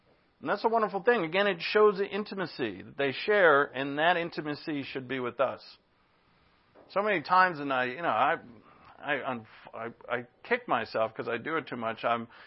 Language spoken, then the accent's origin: English; East Coast, United States; I'm from the East Coast, and we don't trust anybody.